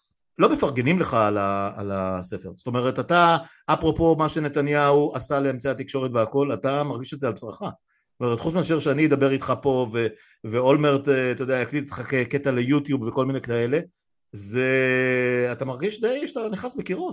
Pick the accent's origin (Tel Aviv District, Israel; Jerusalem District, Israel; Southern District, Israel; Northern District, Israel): Northern District, Israel; Afula; אני בא ממקום לא, אתה יודע, לא צפון תל אביב, גדלתי באפולה